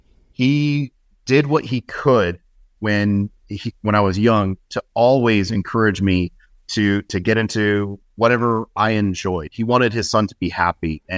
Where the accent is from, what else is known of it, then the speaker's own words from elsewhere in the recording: Bristol, Connecticut, United States; And the Barnes Nature Center in my hometown of Bristol, Connecticut, is a conservation center that's run by the Environmental Learning Centers of Connecticut.